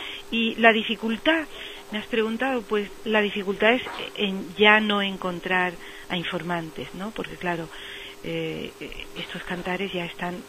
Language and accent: Spanish; Tetouan, Tanger-Tetouan-Al Hoceima, Morocco; Lo primero, claro, es Tetuán, que es mi ciudad natal.